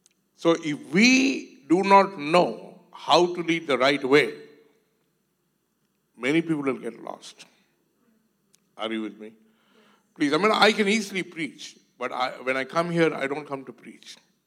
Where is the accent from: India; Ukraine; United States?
India; I'm an Indian. So he started telling me about some cities in India where he just landed, took off.